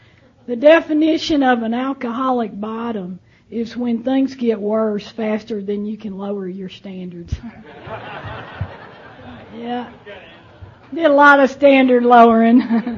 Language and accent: English; Alabama, United States; I got a history of growing up in the South, and but I didn't think you knew that. Anyway, I grew up in Alabama, and we happened to live in a county where there was no allowances for drinking